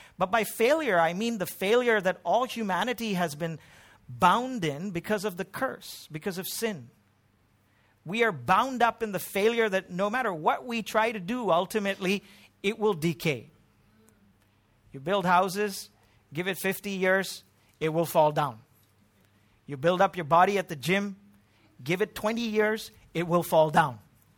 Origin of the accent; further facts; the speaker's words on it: Pune, Maharashtra, India; I grew up in Pune, which was Anglo-Indian and British, right?